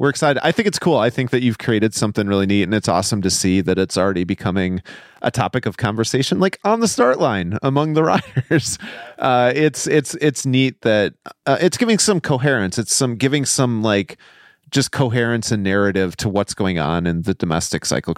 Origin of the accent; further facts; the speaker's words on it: Madison, Wisconsin, United States; I'm looking forward actually to having you guys in my hometown in Madison.